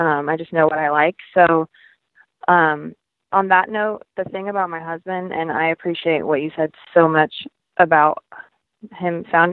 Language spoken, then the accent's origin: English; Littleton, Colorado, United States; Colorado, which is also where I was born and raised. I was born and raised in Littleton, Colorado, and they have like two great options that have part-time law school. Not to mention that my family's there.